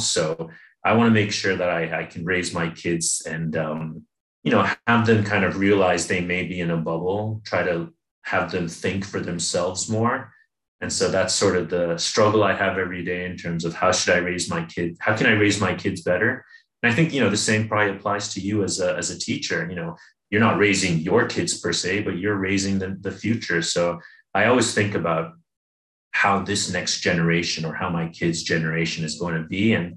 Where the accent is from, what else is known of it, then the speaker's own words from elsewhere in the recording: Japan; I'm born and raised in Japan.